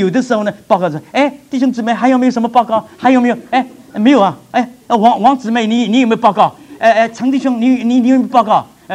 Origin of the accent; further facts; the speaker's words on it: China; 因为我觉得我是中国人的，我们中国时间就这样吗？